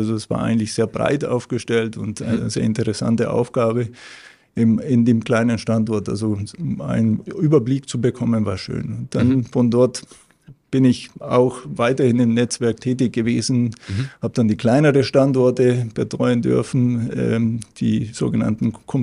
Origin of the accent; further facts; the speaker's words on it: Caracas, Capital District, Venezuela; German is a second language; moved away as an adult; bin ich ja in Venezuela, in Caracas geboren und habe dann auch dort mein Studium absolviert